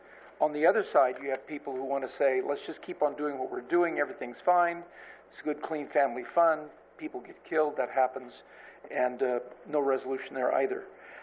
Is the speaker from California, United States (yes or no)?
yes; Nipomo, California, United States; I'm from Napomo.